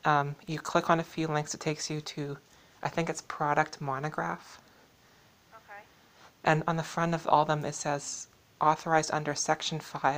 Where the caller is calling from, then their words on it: Fort St. John, British Columbia, Canada; I'm calling from Fort St. John in BC.